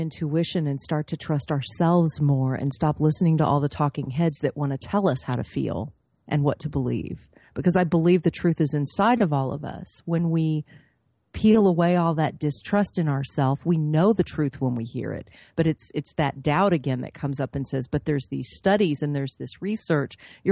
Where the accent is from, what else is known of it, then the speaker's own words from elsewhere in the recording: Texas, United States; going to Peru to work with the shaman when I was raised in Texas in the Bible Belt was a huge obstacle right there.